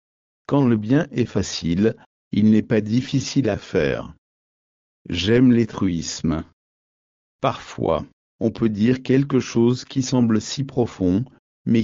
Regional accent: Canada; J'en ai fait l'expérience en grandissant au Canada. Il y a deux ou trois choses que l'on fait en tant que Canadien.

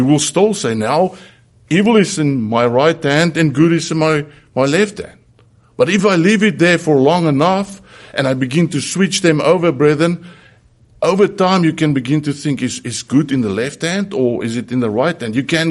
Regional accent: South Africa; When we grew up in South Africa

